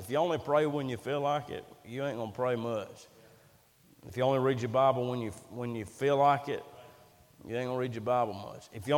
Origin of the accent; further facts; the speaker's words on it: United States; Now, I love America. I'm an American. I absolutely love this country.